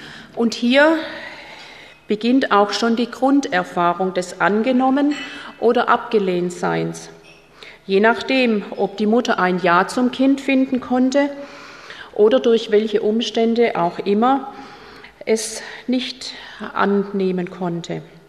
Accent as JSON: {"language": "German", "town": "Stuttgart", "region": "Baden-Württemberg", "country": "Germany", "accent": "Swabian", "said": "Ich komme aus der schwäbischen Landeshauptstadt, wie wahrscheinlich unschwer zu hören ist. Ich bin am Fuße der Schwäbischen Alb geboren, 58 Jahre alt."}